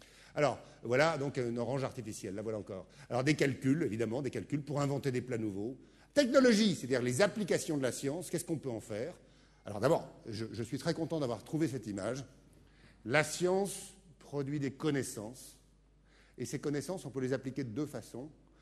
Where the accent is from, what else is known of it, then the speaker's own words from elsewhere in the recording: Grand Est, France; Moi, je suis alsacien, donc je pourrais dire la choucroute